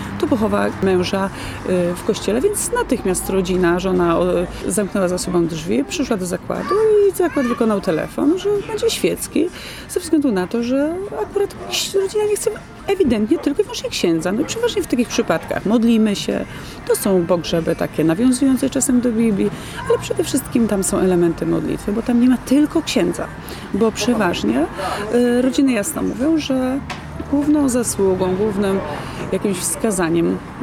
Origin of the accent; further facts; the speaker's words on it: Sandomierz, Świętokrzyskie Voivodeship, Poland; pochodzę z Sandomierza, gdzie mam dom, mam mieszkanie w Warszawie, a najczęściej, jak zawsze powiadam, mieszkam w samochodach.